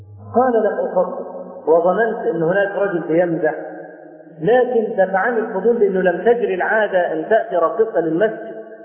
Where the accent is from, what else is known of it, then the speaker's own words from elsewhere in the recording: Cairo, Cairo Governorate, Egypt; فهناك عندنا في القاهره